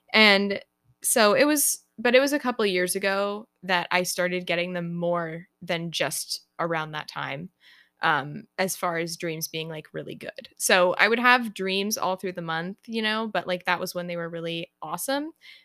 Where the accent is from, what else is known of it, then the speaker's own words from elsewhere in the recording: California, United States; accent: California; I am from California, and that's why I have a California accent, and I say like all the time. So yeah, California, I'm pretty close to San Francisco, so that's where I'm from, and I was born here, so I've always lived here.